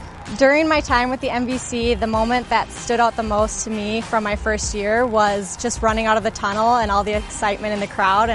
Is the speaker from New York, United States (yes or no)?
no; Maple Grove, Minnesota, United States; I'm from Maple Grove, and this is my second year on the team.